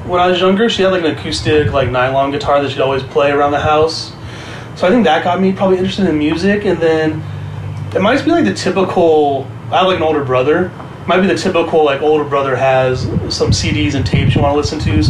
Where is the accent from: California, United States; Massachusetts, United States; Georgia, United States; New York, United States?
California, United States; Huntington Beach; It was great. It was like very chill. I think I was saying earlier, there wasn't much to do, so I always found myself like making art or having a lot of time to make music or, you know, go on tour. Those are definitely the luxuries of living in the suburbs